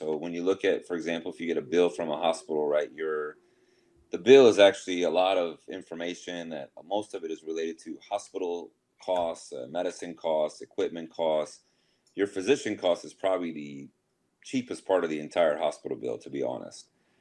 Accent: Minnesota, United States; moved away as an adult; I'm an interventional cardiologist. I'm actually from Minnesota. Moved here back in 2011

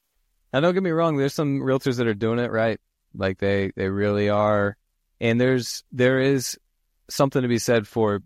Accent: Muncie, Indiana, United States; That's where I graduated from, but I grew up in Muncie.

